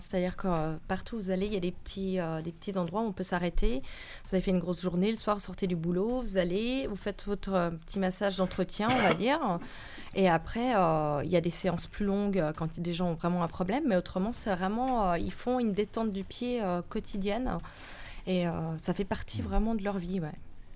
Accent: Virieu, Auvergne-Rhône-Alpes, France; Alors, je viens de Virieux

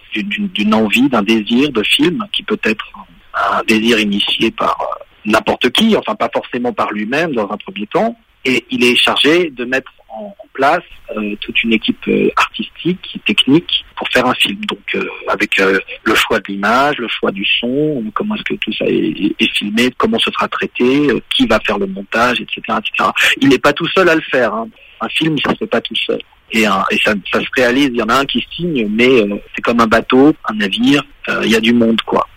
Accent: Villefontaine, Auvergne-Rhône-Alpes, France; moved away as an adult; now in Paris, France; En 2000, donc vous voyez, je suis parti de Villefontaine pour faire, disons, mon histoire professionnelle à Paris.

